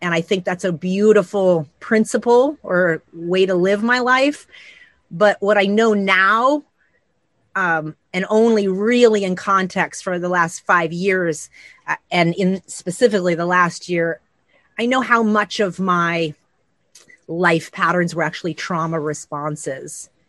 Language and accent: English; Phoenix, Arizona, United States; But I was born and raised in Phoenix.